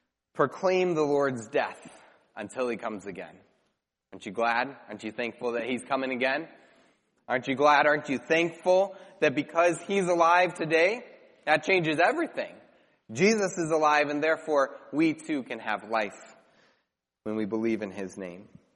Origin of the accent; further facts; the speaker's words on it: United States; born there; I was reminded of the confidence that I have being born as an American.